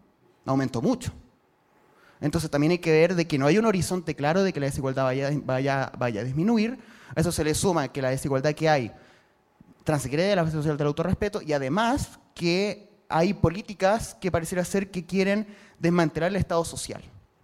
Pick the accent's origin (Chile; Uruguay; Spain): Chile; yo vengo de Chile